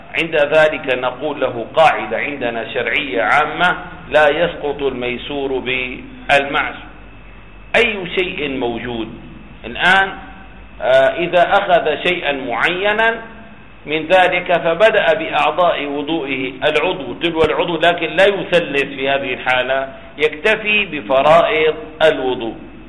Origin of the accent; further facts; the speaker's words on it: Damascus, Damascus Governorate, Syria; والله عندنا في دمشق 25 أو مجانا